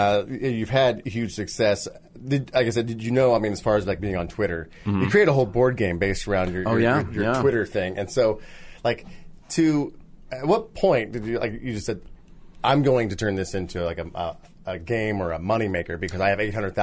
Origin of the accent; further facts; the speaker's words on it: Midwest, United States; now in Los Angeles, United States; Heidi and I grew up in the Midwest.